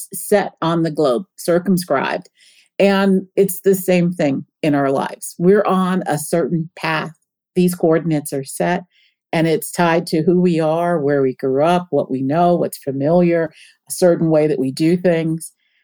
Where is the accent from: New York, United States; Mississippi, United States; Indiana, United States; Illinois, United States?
Mississippi, United States; Meridian; One is Meridian, Mississippi, which is my hometown. And my experience, my view, my life view is anchored, I say in the book, it's tethered to and forever will be tethered to that city.